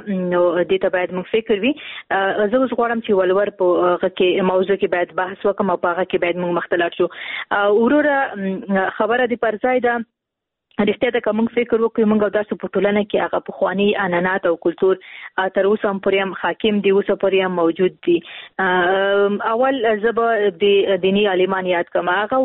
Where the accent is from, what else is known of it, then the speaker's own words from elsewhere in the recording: Khost, Afghanistan; زه هم د خوست یم